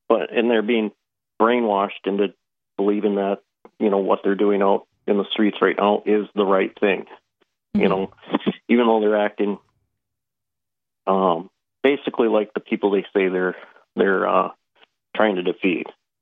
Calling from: Minnesota, United States; I am calling from Minnesota.

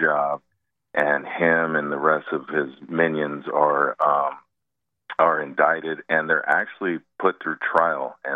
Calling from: California, United States; I'm calling from Cali.

